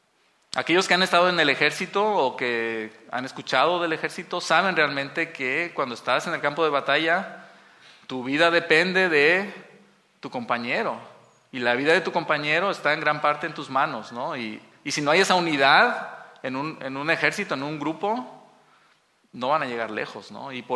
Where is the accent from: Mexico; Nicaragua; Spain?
Mexico; digo mexicano porque yo soy mexicano, ¿no?